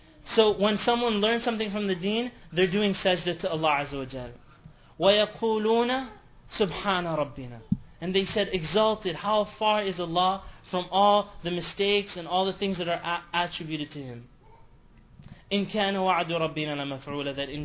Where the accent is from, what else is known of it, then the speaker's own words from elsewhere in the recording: Canada; I'm from Canada, that's why I went.